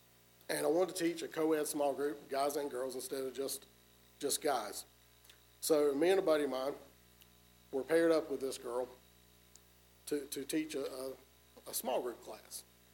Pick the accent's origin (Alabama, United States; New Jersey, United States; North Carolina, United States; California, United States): North Carolina, United States; I grew up over in Forsyth County in Louisville.